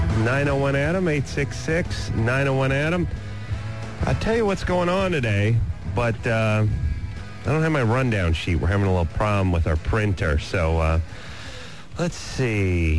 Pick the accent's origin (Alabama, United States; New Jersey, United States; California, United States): California, United States; North Hollywood; I'm from North Hollywood, and we don't have ghosts in North Hollywood.